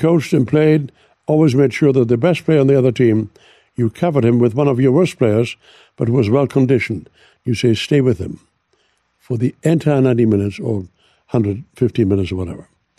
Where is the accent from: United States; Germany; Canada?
Germany; And, you know, I'm from Germany, so...